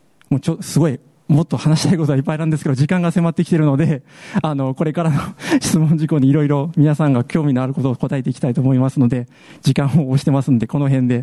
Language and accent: Japanese; Saitama, Japan; born there; 私は埼玉で生まれてバスの運転手を長年15年ほど続けておりました